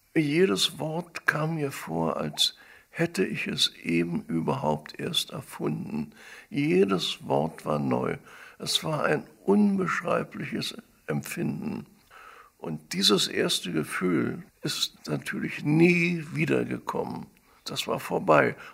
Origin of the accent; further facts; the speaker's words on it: Berlin, Germany; ich bin ja Berliner, meine Eltern waren Berliner, bin ja da aufgewachsen